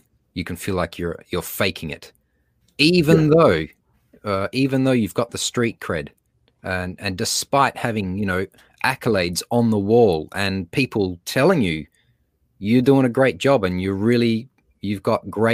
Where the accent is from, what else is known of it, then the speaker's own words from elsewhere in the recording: Australia; accent: Australian; I'll just name the elephant in the room, and that's my accent. And usually when I'm speaking in front of people, I say, right, in order to understand me for the next 30 minutes, we all have to practice our Australian accents.